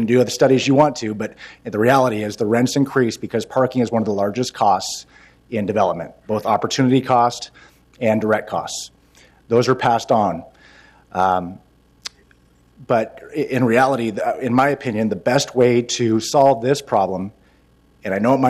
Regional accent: Seattle, Washington, United States; I'm from Seattle. We've funded a lot of developments up in Seattle.

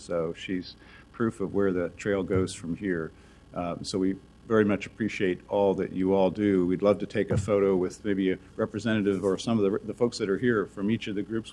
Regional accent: Virginia, United States; and she was from New Jersey, and I'm from Virginia.

